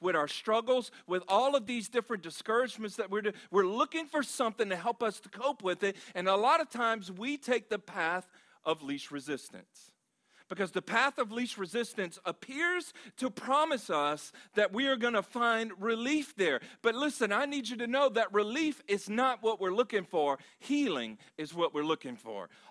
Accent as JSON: {"language": "English", "region": "Louisiana", "country": "United States", "tie": "born or raised there", "said": "one of the things that I know just from growing up, like let's say Louisiana, and growing up in Louisiana, there's a party culture that is there."}